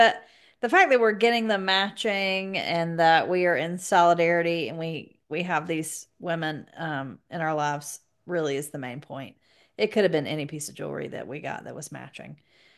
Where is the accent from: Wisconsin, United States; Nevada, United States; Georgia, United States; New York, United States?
Georgia, United States; I'm gonna butcher it because I am from South Georgia and this guy is Celtic